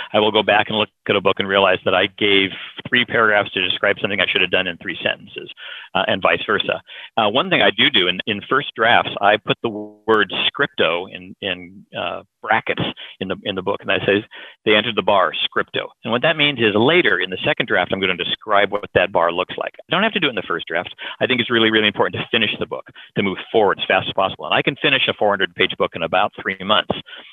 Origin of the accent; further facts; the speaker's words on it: Idaho, United States; I was growing up in Idaho, and the farthest I'd ever traveled, you could throw a stone and hit it.